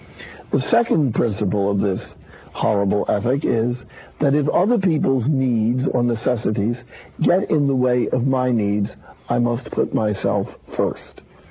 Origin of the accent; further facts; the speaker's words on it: New York, United States; I'm a New Yorker, I'm a large city person